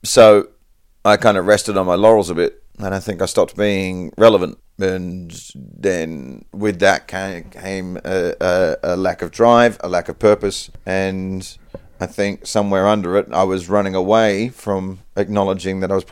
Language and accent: English; Perth, Western Australia, Australia; I'm a straight white male. I live on a farm. I was raised in Perth, Western Australia.